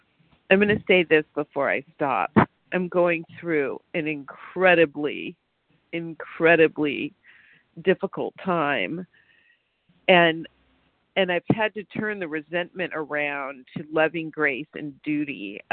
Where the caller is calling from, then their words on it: California, United States; I'm calling from Southern California.